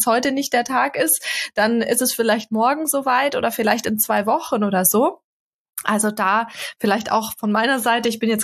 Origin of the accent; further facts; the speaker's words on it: Bavaria, Germany; bei uns in Bayern